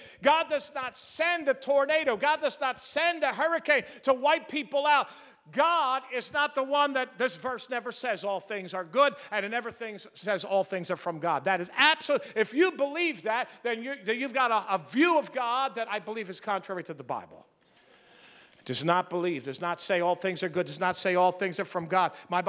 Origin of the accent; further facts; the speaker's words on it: Philadelphia, Pennsylvania, United States; I grew up in South Philadelphia.